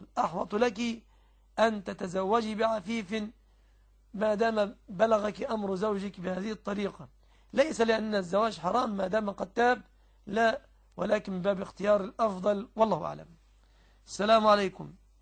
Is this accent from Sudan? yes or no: no; Egypt; والذي يتقاضى 1000 في بلادنا مصر أو 2000 لا يعد فقيرا في الغالب